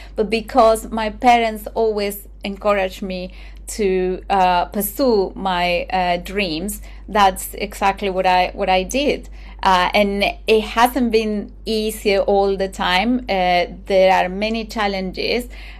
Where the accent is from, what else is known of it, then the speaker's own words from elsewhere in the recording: Argentina; English is a second language; growing up in Argentina gave me a strong sense of curiosity about the natural world because my village is very far from polluted cities